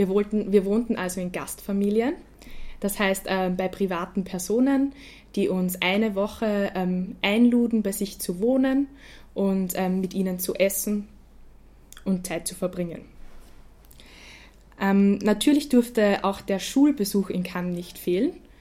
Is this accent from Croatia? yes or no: no; Linz, Upper Austria, Austria; ich komme aus Linz in Oberösterreich.